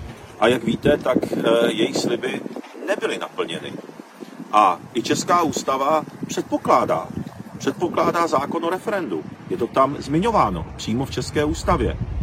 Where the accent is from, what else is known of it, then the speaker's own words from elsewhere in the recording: Prague, Czechia; Já jsem chodil na základní školu v Praze 10 Malešicích nad Vodvodem.